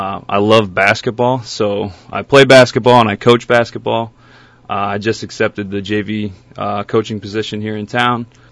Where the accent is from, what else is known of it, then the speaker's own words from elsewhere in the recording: Dayton, Ohio, United States; also born or lived in Kentucky / Arizona; now in Bethel, United States; I was born and raised in Dayton, Ohio. From there, I moved to Kentucky. I did my undergraduate studies in Kentucky. Moved to Phoenix, Arizona for graduate school.